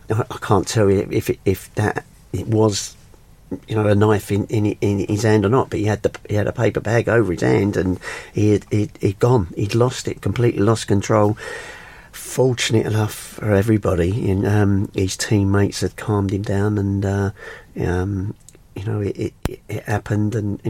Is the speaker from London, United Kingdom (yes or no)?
yes; Stockwell, London, United Kingdom; I'm a London boy myself. I was born in Stockwell, and you know, I was in London for 21 years